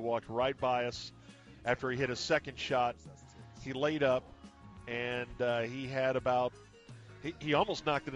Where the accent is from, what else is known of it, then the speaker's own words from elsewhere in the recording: Dallas, Texas, United States; I haven't heard anybody from Dallas. My hometown is behind me.